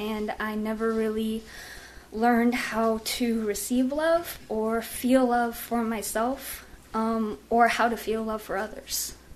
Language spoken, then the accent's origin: English; Wichita, Kansas, United States; moved away; I am actually from Wichita, Kansas, and I moved here two or three years ago, and I moved here with my aunt